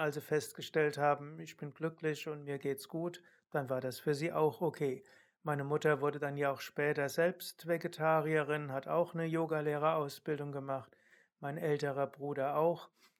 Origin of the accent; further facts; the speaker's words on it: Rhineland-Palatinate, Germany; now in Munich, Germany; als ich dann nach München gezogen bin, gut, ich hatte da ja keine Freunde, ich stamme ja aus Rheinhessen